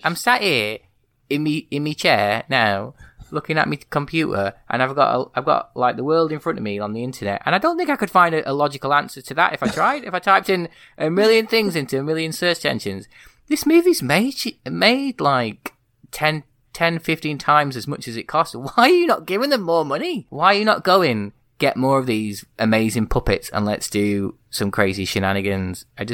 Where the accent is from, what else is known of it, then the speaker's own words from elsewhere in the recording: United Kingdom; Not that I've ever done that. I'm British, but, you know.